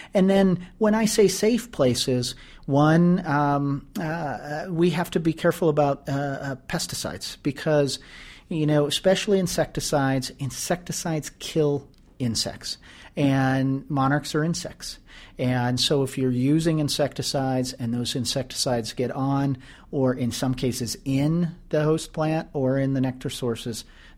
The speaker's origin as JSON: {"language": "English", "region": "Nebraska", "country": "United States", "tie": "born or raised there", "said": "I grew up in Nebraska, and I took my family back for the summer or for a few weeks in the summer"}